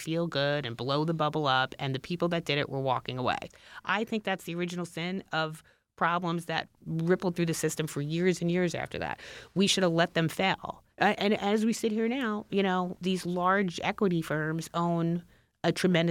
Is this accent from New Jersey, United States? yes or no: no; Queens, New York, United States; You know, I'm from Queens, and my parents were Republicans, but I was a Democrat.